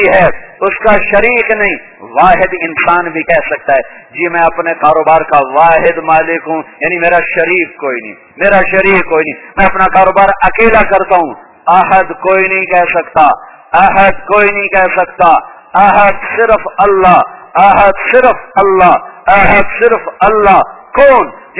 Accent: Tulamba, Punjab, Pakistan; میں کہا میرا گاؤں ادھر ہے، مجھے پتا ہے میں ادھر گیا ہوں، وہ میرا جمع جایا تلمبا۔

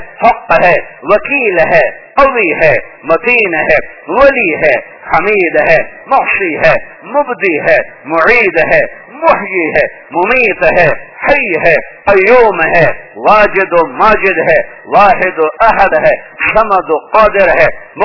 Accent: Tulamba, Punjab, Pakistan; میں کہا میرا گاؤں ادھر ہے، مجھے پتا ہے میں ادھر گیا ہوں، وہ میرا جمع جایا تلمبا۔

